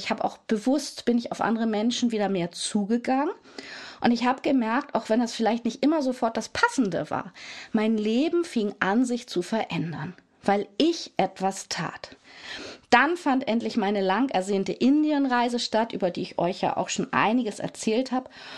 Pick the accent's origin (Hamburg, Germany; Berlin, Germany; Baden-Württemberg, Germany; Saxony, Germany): Hamburg, Germany; Ich lebe wieder in meiner Heimatstadt Hamburg.